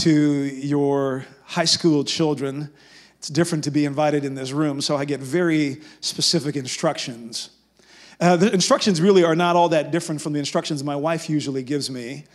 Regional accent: Netherlands; It might not look like some of you heard today that I'm from the Netherlands. I know I don't necessarily look like a Dutch guy.

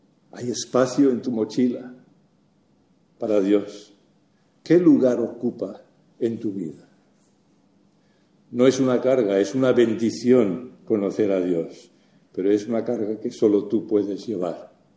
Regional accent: Canary Islands, Spain; Donde me crié, allí en Canarias, tanto por delante como por detrás de casa habían campos que araban con vacas o bueyes.

